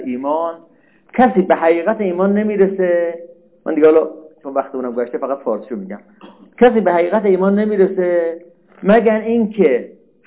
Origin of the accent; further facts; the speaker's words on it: Tehran, Tehran Province, Iran; now in Qom, Iran; اومدم قم از تهران بودم من، بعد اومدم قم دنبال خونه گشتم